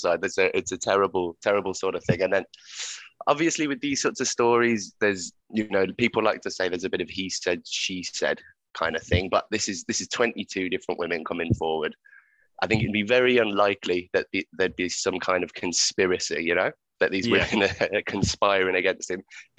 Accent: Birmingham, West Midlands, United Kingdom; now in Barcelona, Spain; Like Bissett and Jim, I'm from Birmingham in the UK. But unlike Bissett and Jim, I'm living in Barcelona at the moment.

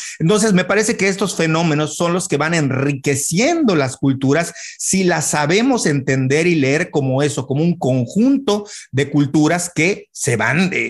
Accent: Mexico; aún siendo mexicanos y estando aparentemente amalgamados bajo la misma bandera

